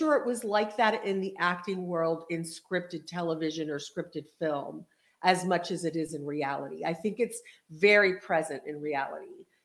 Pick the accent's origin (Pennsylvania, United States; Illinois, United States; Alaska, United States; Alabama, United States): Pennsylvania, United States; Reading; also born or lived in Los Angeles; Even though you're from the Bronx, you know, I'm from Reading, Pennsylvania. I grew up in the winter with snow.